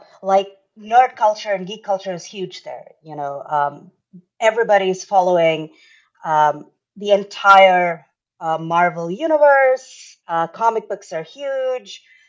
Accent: Bangalore, Karnataka, India; also born or lived in Tamil Nadu; I'm from a part of India traditionally called, I mean, my roots are in Tamil Nadu, but I grew up in Bangalore, which is now the Silicon Valley of India, at least that's what it's called, where it's the IT hub.

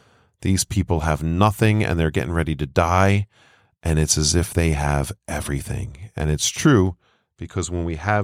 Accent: United States; And I had never seen it like that growing up in America.

